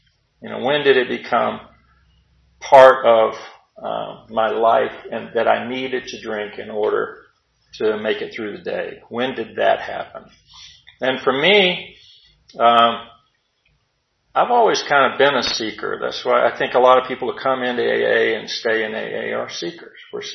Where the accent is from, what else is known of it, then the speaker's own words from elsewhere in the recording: Georgia, United States; born there; I was born in Georgia Baptist Hospital in 1955. I'm 63 years old